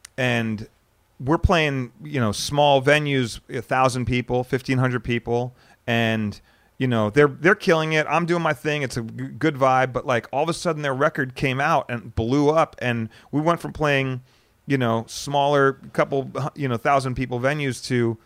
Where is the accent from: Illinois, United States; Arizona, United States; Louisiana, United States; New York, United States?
Arizona, United States; look, dude, you're from Arizona, I'm from Arizona, and we kind of knew a lot of the same people